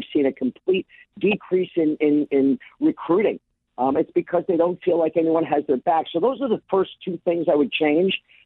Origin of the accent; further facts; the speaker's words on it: Mahwah, New Jersey, United States; I'm from this area. I'm from Mahwah. I've been here 36 years.